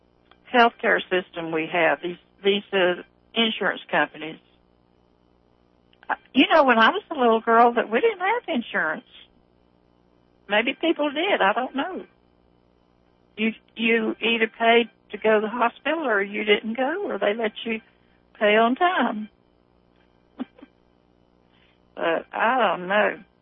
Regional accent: the South, United States; But, you know, growing up in the South, I know that we had it rough, but I know that the black people had it a whole lot rougher just because they were black.

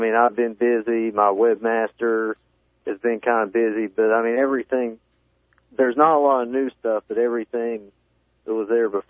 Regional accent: West Virginia, United States; I'm originally from Nicholas County and not Jackson County

